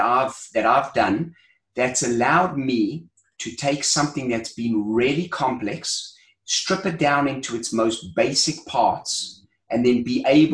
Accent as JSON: {"language": "English", "country": "South Africa", "said": "I, as a South African"}